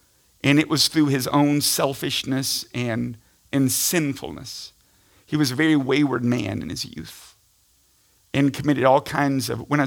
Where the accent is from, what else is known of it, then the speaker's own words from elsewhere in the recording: Tennessee, United States; And I'm from Tennessee, so I still follow Tennessee football.